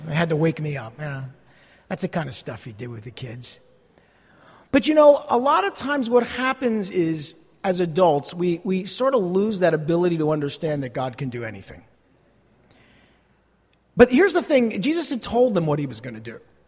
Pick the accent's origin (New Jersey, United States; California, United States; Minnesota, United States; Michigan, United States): New Jersey, United States; Maybe it's that I'm from the Northeast, maybe from New Jersey, maybe it's just my personality.